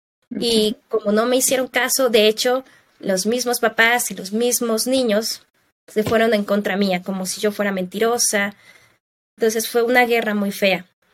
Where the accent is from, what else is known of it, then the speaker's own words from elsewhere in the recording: Mexico; moved away; also born or lived in United States / Hungary; yo me fui de México, viví en Estados Unidos 7 años y después viví en Hungría 5 años.